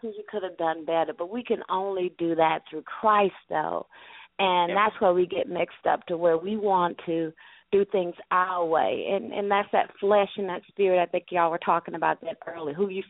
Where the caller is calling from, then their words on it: Alabama, United States; I'm from Alabama.